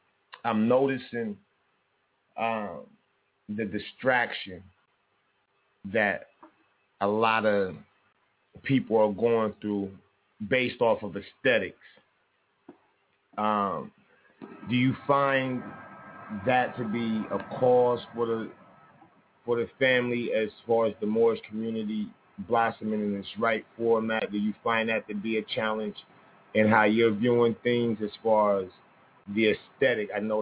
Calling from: Atlanta, Georgia, United States; I'm calling from the Future Inc. I'm in Atlanta, Georgia right now.

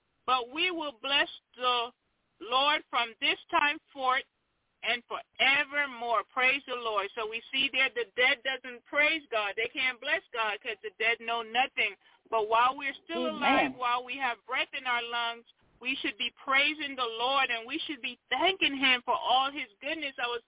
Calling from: Tennessee, United States; I'm calling from Tennessee.

